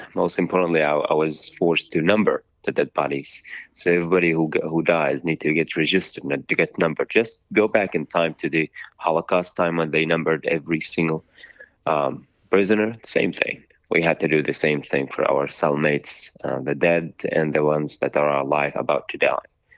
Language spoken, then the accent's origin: English; Syria; Syria is so beautiful. If I could tell you about my hometown, it would take me a few days about how beautiful it is.